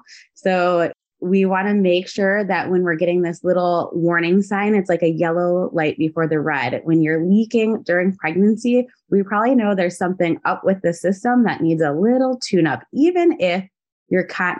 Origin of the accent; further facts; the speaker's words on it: Wisconsin, United States; because we're from Wisconsin, so there's like a ton of bars here.